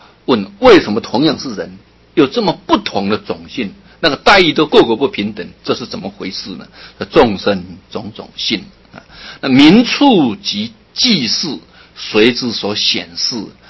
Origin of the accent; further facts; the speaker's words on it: Yilan County, Taiwan; 我们说这个宜兰的闽南语的腔，哦，我是宜兰人，所以我们会说加杯哈，配鸡卵，在那卡酸酸，手软软